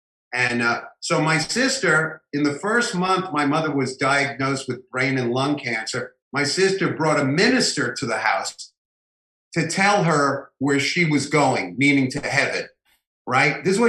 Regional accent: New York City, New York, United States; Well, we're from New York City. Bobby and I are New Yorkers. As kids, we wouldn't go to school.

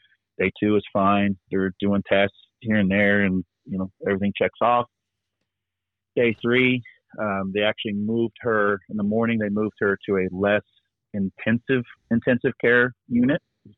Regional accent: Florida, United States; I was born and raised in Florida for 38 years. I've never been to Key West.

